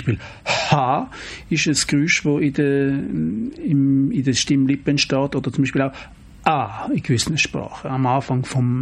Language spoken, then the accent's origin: German; Zurich, Switzerland; also ich kann das als Zürcher nicht sagen